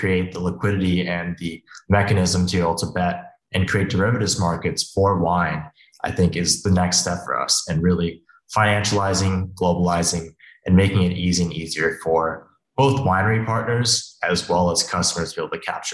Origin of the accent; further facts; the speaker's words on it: Beijing, China; also born or lived in Hong Kong; I grew up in Beijing, in Hong Kong, at a time where red wine, especially from France, was getting huge.